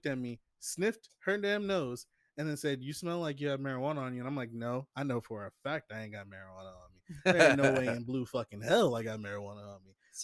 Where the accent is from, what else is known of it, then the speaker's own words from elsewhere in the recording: United States; born there; I'm black. Yeah, I ain't African-American. I was born in America.